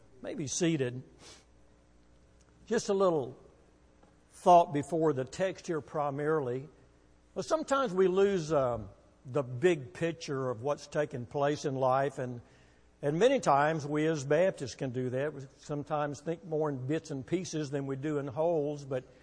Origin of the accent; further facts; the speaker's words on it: Waco, Texas, United States; born there; also born or lived in Arlington; Well, I was saved when I was 14 years of age, and that would have been in Arlington, Texas. I was born in Waco